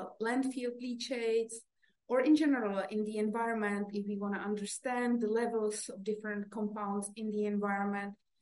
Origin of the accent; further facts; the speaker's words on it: Czechia; English is a second language; fish in six different rivers in my home country, Czech Republic.